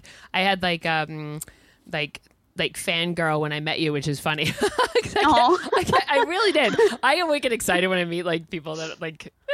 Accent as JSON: {"language": "English", "region": "Massachusetts", "country": "United States", "said": "We use Massachusetts as an adjective, like to describe. So because I'm from Mass."}